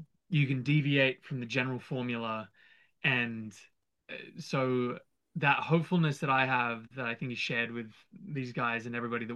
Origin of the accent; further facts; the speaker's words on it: Australia; figure out immigration stuff, but I'm Australian.